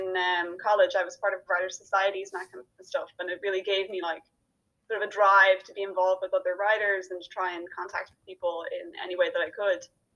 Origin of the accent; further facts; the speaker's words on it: Ireland; Because I'm Irish, so I live in a small village in Ireland where we don't even get buses.